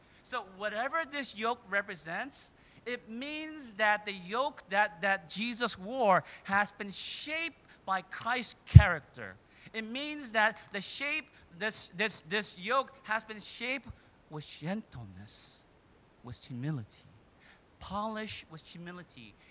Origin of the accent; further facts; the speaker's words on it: South Korea; moved away; I remember growing up in Korea, I had a cousin who was a little younger than I am.